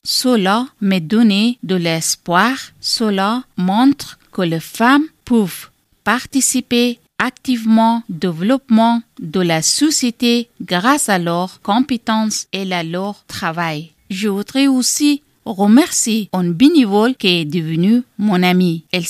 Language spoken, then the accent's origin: French; Afghanistan; now in France; je viens d'Afghanistan. Quand je suis arrivée en France